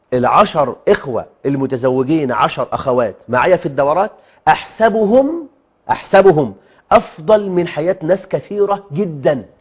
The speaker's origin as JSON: {"language": "Arabic", "country": "Egypt", "said": "ولا يوجد عندنا في مصر. وهذا مما يحزن."}